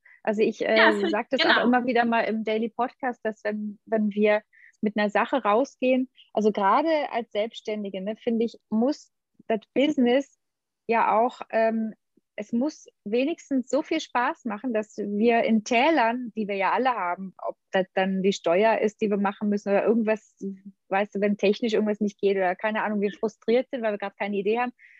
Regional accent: East Germany, Germany; Und ich bin ja im Osten aufgewachsen und da musste jeder Sport machen.

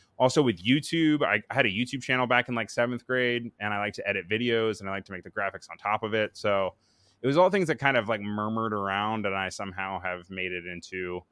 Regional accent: Maryland, United States; moved away as an adult; now in New York, United States; So I'm initially from Maryland, and I actually worked for an agency down in Maryland.

